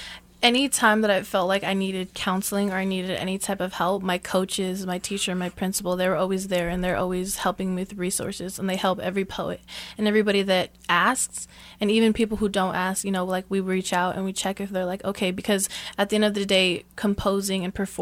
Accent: Kansas City, Missouri, United States; I grew up here in Kansas City, and I actually lost my father when I was 9 years old to gun violence.

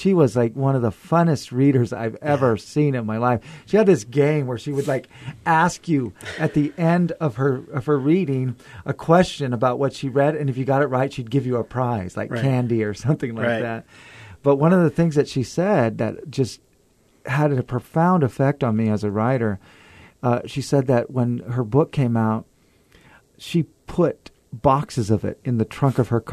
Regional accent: Fresno, California, United States; I like him immediately because I'm from Fresno.

